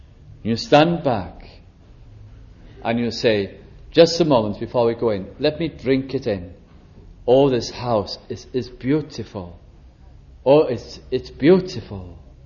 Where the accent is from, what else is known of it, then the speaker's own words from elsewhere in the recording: Wales, United Kingdom; speaking as a Welsh person regarding my own land.